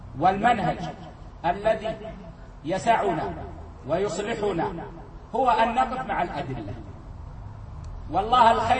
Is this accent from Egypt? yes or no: no; Kuwait; عندنا في الكويت الناس تعودت